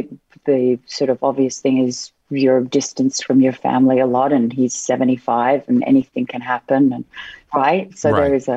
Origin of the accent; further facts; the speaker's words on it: Washington, District of Columbia, United States; also born or lived in Hawaii; For a bit over a year, and then we moved to, till I was about 18 months, I think, and then we moved to Washington, D.C.